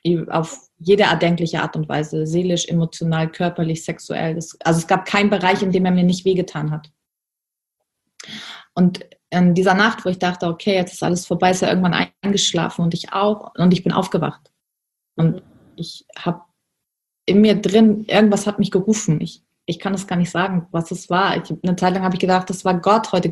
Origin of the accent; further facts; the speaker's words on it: Germany; Ich bin in der Armutsgrenze von Deutschland geboren und aufgewachsen.